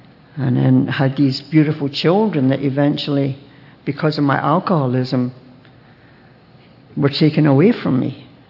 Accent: Glasgow, Scotland, United Kingdom; born there; I was born in Glasgow, Scotland.

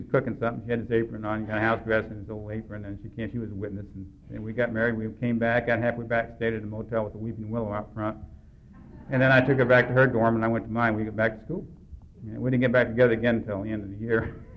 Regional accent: St. Petersburg, Florida, United States; also born or lived in Atlanta, United States; I grew up in Florida, St. Petersburg, Florida. I've been 8 years in Atlanta, and they sent me to Newfoundland.

